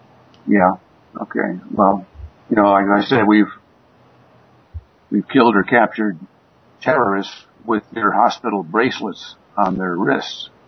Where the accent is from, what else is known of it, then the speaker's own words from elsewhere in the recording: United States; as you can tell, I'm an American, too